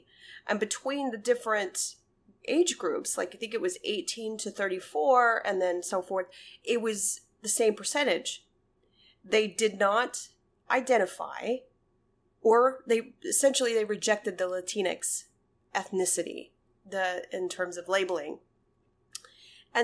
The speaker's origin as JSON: {"language": "English", "region": "Oklahoma", "country": "United States", "tie": "born or raised there", "said": "Born and raised on a reservation. Okay, so I was raised around this."}